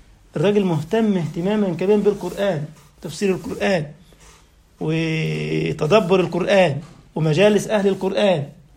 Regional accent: Egypt; طيب أنا جاي من مصر

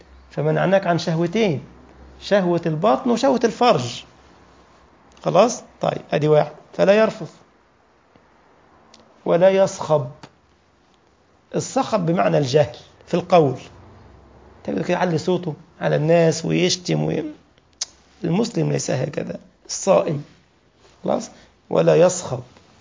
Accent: Egypt; واحنا بنقول برضه طريحة عندنا في مصر

